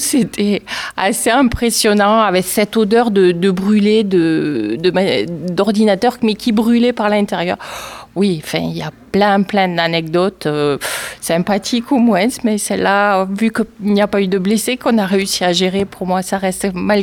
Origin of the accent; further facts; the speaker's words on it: Rodez, Occitanie, France; Non, je suis aveyronnaise, mais je suis originaire de Rodez et j'ai fait mes études sur le ruthénois.